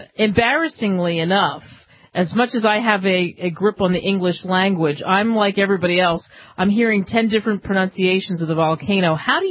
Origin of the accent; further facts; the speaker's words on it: Cherry Hill, New Jersey, United States; Whether you're in Connecticut, California, Illinois, or my hometown of Cherry Hill, New Jersey